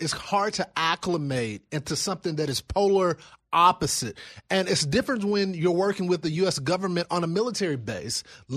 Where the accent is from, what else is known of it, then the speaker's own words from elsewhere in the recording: Texas, United States; one in my home state in Texas that was prevented